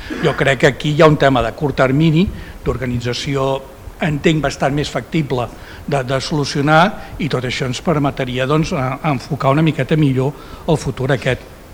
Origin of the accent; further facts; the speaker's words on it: Cerdanyola del Vallès, Catalonia, Spain; I com jo sóc de Cerdanyola